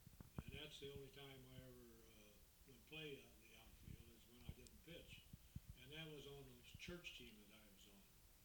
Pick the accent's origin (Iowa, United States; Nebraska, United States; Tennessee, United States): Nebraska, United States; Omaha; Well, of course, I grew up in Omaha in grade school and high school, and I played baseball from the day when I was about 5, 6 years old.